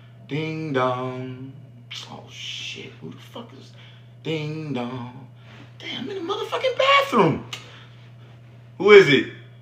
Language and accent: English; New York, United States; I'm from New York, we say hard body back in the 90s.